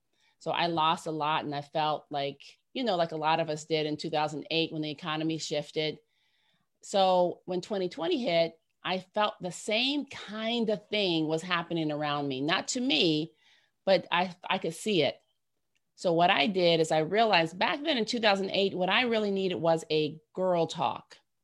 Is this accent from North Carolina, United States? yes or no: no; Ohio, United States; And we're from Ohio. So you just imagine two Black in the middle of the United States, people, no degrees.